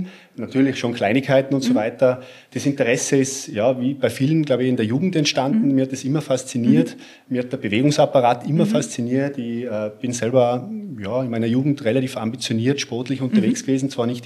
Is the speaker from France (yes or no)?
no; Innsbruck, Tyrol, Austria; born there; accent: Tyrolean; Also ich bin ein gebürtiger Innsbrucker, wie man vielleicht hört.